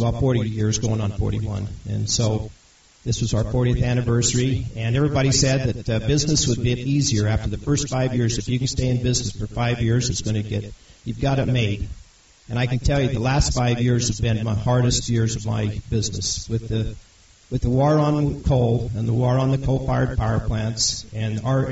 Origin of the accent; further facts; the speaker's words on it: Orangeville, Utah, United States; I was born and raised in Orangeville, and I lived in East Carbon for a while out in Columbia